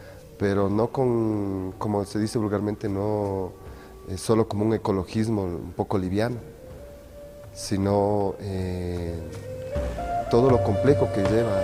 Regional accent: Quito, Pichincha, Ecuador; soy de Quito, me dedico al teatro

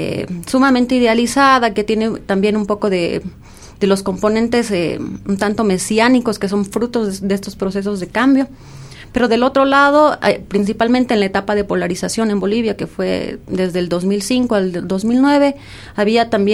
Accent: Ecuador; en lo que respecta a mi opinión sobre mi país, que es Ecuador, puedo decir que en los medios en mi país tienen una cierta particularidad

